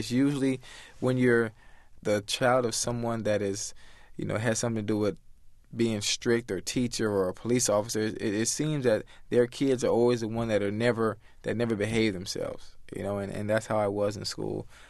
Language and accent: English; Miami, Florida, United States; I'm from Liberty City, you know, which is a rough area in Miami-Dade County.